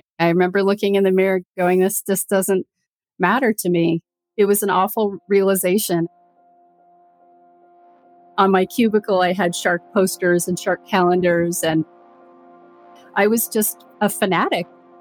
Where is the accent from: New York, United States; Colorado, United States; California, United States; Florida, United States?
Colorado, United States; I grew up in Colorado and was fortunate enough to have parents that were very outdoorsy.